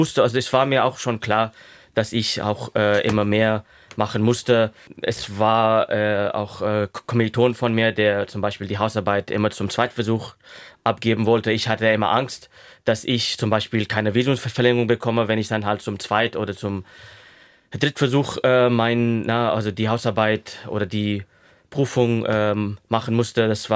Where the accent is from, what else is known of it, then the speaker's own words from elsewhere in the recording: Pakistan; now in Germany; ich ja erste Generation Migrant bin aus Pakistan, ich habe in einer WG gewohnt